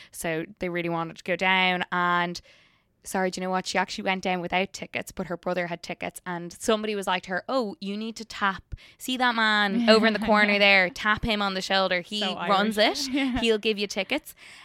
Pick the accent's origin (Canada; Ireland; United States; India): Ireland; Blackrock, Leinster; also born or lived in Limerick; I was born in Limerick, but I'm like raised in Blackrock.